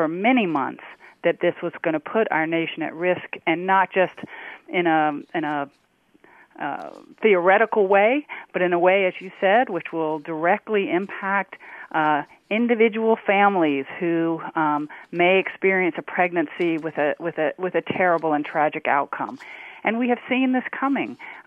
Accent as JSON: {"language": "English", "region": "Florida", "country": "United States", "tie": "born or raised there", "said": "I mean, I grew up in Florida, so I am well aware of those mosquitoes and how prevalent they are"}